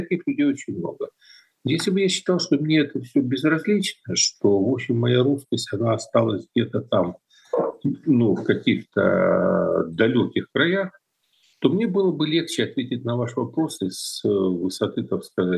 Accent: Kyiv, Ukraine; born there; Я родился в Киеве, но я культурно

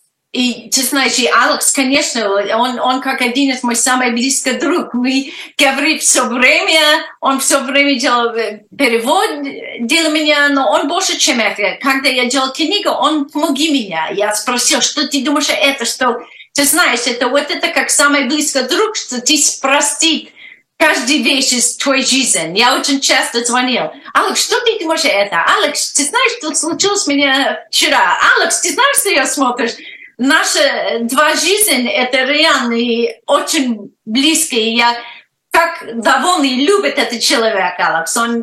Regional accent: Russia; moved away as an adult; Да, я, ты знаешь, как я уехала из России в 96 году

